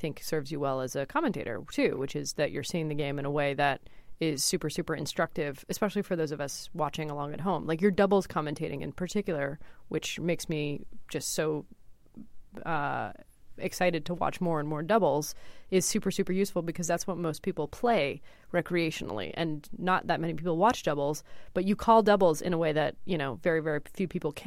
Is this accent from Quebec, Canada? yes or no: yes; Montreal, Quebec, Canada; My hometown, yeah.